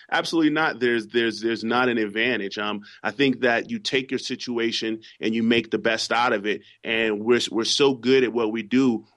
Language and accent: English; Bedford-Stuyvesant, New York, United States; being born and raised in Bedford-Stuyvesant and attending Boys and Girls High School, it's good that that people in the community that I live in, as well as the community that I'm from, are able to see me